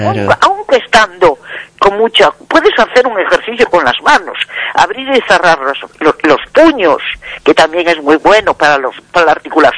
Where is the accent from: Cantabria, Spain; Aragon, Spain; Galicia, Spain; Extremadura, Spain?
Galicia, Spain; Vigo; Nací en Vigo. Soy de Vigo. Nací en Vigo y aquí sigo.